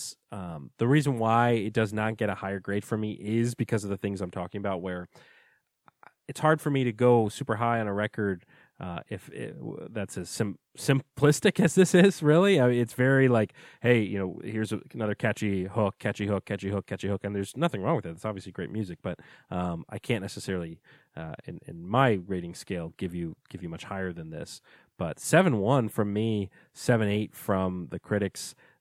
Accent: Virginia, United States; especially I'm from Virginia. I enjoyed listening to local music

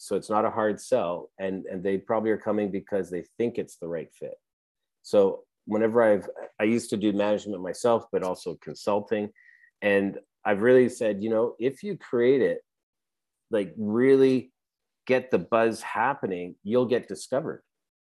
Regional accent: Canada; And we're Canadian, so I relate everything to hockey.

